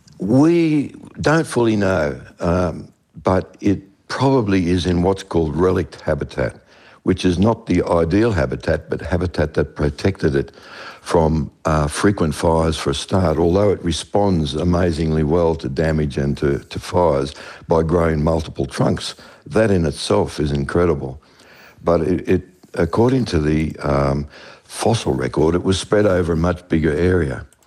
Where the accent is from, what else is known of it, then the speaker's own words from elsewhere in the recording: Sydney, New South Wales, Australia; I was born in Sydney, but my parents used to take me up here regularly.